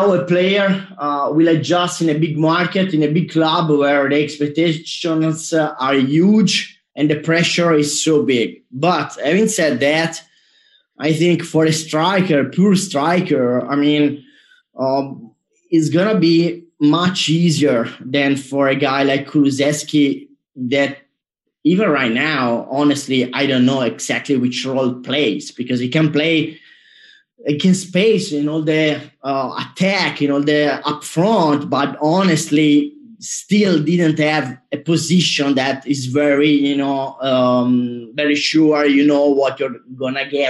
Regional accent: Tuscany, Italy; English is a second language; I mean, I'm from Tuscany, so Firenze is not exactly as very small market

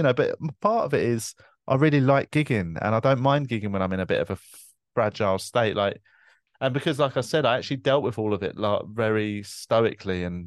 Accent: Tooting, London, United Kingdom; the council flat that I grew up in Tooting

